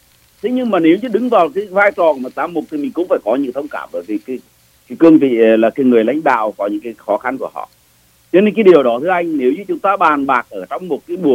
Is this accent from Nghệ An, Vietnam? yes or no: yes; Vinh, Nghệ An, Vietnam; Tôi là cái người mà sống ở ngay cái vùng đó, cái giáo phận Vinh là giáo phận quê hương của tôi.